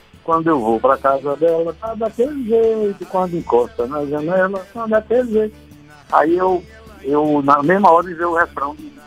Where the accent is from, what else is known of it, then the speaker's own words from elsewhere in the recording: Juazeiro, Bahia, Brazil; also born or lived in Salgueiro; apesar de eu nasci em Pernambuco, Salgueiro, Pernambuco, e me criei em Juazeiro da Bahia.